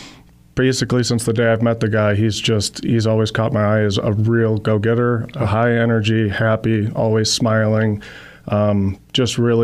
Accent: Tupelo, Mississippi, United States; also born or lived in Alabama / Kenosha, Wisconsin; I was born in Tupelo, Mississippi, and I spent a good portion of my younger years between Mississippi and Alabama area. As I grew up, we ended up in Kenosha, Wisconsin, of all places.

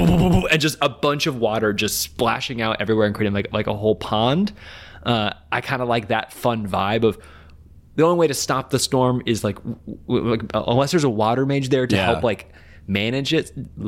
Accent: Tornado Alley, United States; I grew up in Tornado Alley.

